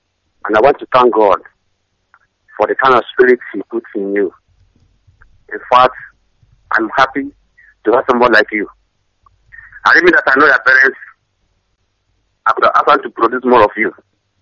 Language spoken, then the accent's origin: English; Imo, Nigeria; now in Benin; I'm from Imo State.